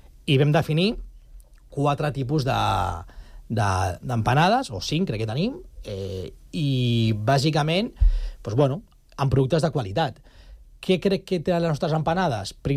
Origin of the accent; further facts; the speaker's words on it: Catalonia, Spain; hi havia un repte de que som catalans